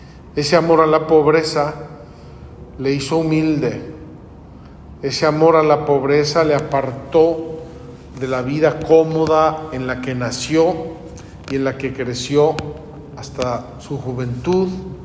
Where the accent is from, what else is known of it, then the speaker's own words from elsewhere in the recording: Puebla, Mexico; Yo soy poblano